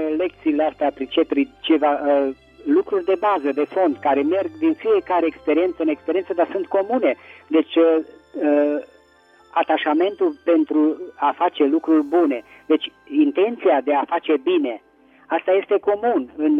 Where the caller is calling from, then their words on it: Petroșani, Hunedoara County, Romania; din Petroșani.